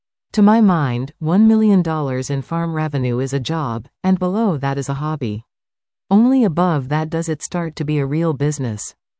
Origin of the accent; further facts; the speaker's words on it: Western Canada, Canada; As Western Canadian farmers, we have long painted an idyllic picture of the small family farm on the prairies.